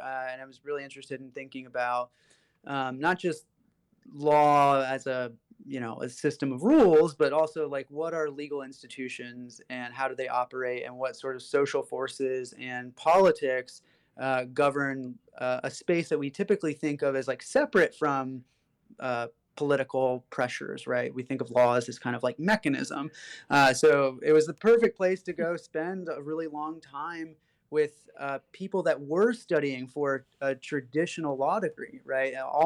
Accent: Strasburg, Virginia, United States; Strasburg, Virginia. So the Northern Shenandoah Valley.

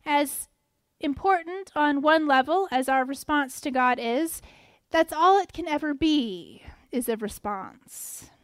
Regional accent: the South, United States; I think especially growing up in the South, although I've never grown up anywhere else

